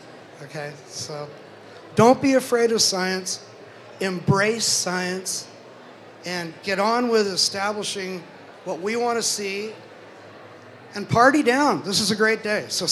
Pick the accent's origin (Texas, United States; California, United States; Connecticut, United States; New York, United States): California, United States; I'm a Californian, the land of chaos.